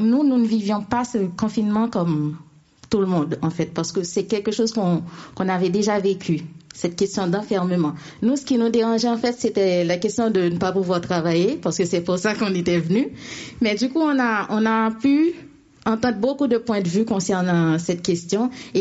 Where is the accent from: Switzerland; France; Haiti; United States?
Haiti; Parce que moi, je suis haïtienne, je suis de la génération 90.